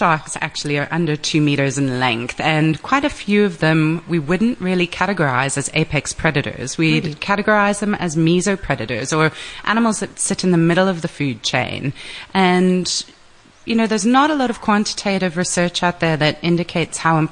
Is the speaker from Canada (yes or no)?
yes; Canada; now in South Africa; I'm a Canadian citizen